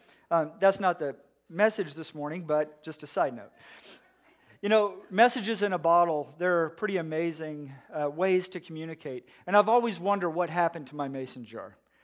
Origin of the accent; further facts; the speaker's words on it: Houston, Texas, United States; I grew up on the Gulf Coast of Texas. I grew up in Houston, which is about an hour from Galveston.